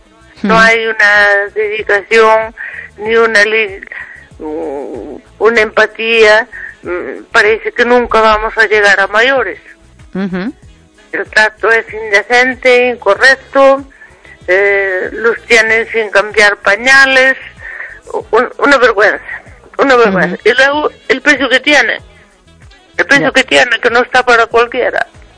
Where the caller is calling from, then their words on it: Ourense, Galicia, Spain; de Orense, de la provincia de Orense.